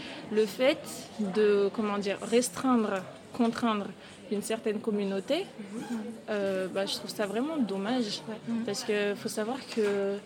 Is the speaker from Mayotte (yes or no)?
yes; Mayotte; je suis d'origine comorienne. Donc je viens du Nil et précisément de Mayotte, qui est un territoire français. Donc qui fait partie des territoires d'outre-mer. Et donc je suis née là-bas, donc je suis d'origine mahoraise